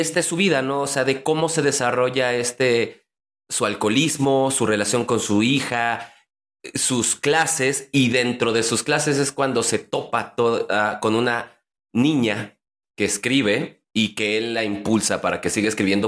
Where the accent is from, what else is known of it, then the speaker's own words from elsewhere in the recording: Mexico City, Mexico; accent: chilango; así como los mexicanos de la Ciudad de México decimos que no tenemos acento